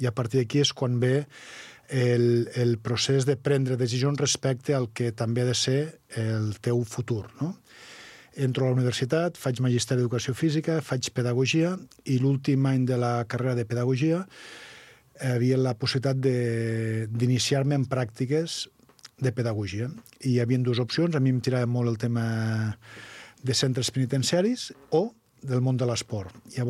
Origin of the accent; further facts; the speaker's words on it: Bell-lloc d'Urgell, Catalonia, Spain; un poblet que m'estimo molt, que és el meu poble, que és Bell-lloc